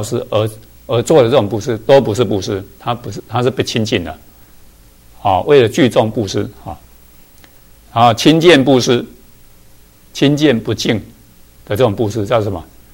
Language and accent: Chinese; Taiwan; 我们台湾话叫做